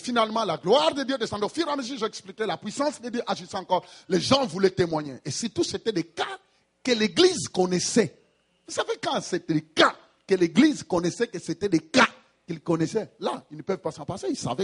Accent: Canada; moi je viens du Canada, je viens de loin

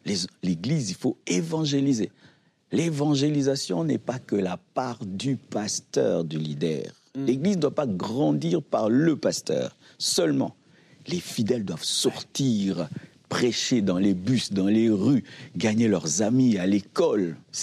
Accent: Kinshasa, DR Congo; j'ai grandi à Lemba

